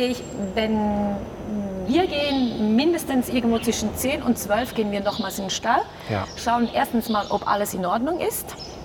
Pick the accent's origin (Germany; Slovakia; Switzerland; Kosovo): Switzerland; Also das ist auch bei uns in der Schweiz.